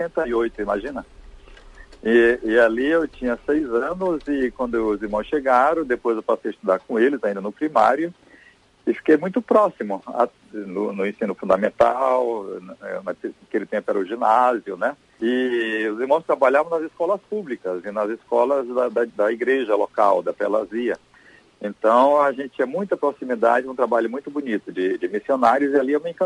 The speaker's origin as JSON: {"language": "Portuguese", "town": "Cruzeiro do Sul", "region": "Acre", "country": "Brazil", "tie": "born or raised there", "said": "Pois então, eu sou natural do Acre, Cruzeiro do Sul, que é o cantinho mais ocidental do Brasil, já em direção do Peru, lá na pontinha mesmo."}